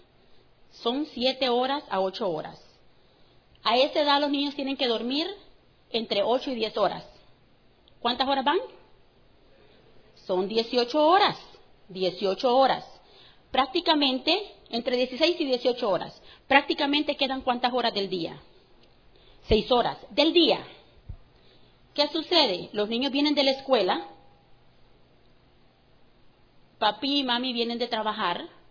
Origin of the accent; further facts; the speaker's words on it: Honduras; Yo soy hondureña. Mauricio es salvadoreño. Los muchachos nacieron en Canadá y se fueron a vivir a Estados Unidos.